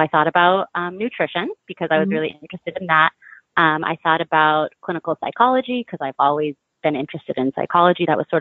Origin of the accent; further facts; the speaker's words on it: St. Louis, Missouri, United States; So I grew up in St. Louis, Missouri, which is where I am now.